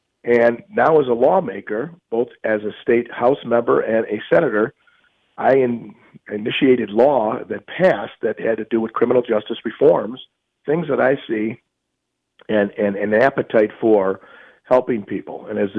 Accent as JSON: {"language": "English", "region": "Michigan", "country": "United States", "tie": "born or raised there", "said": "I grew up homegrown in Macomb, lived here all my life, made my roots here and, you know, solidified them."}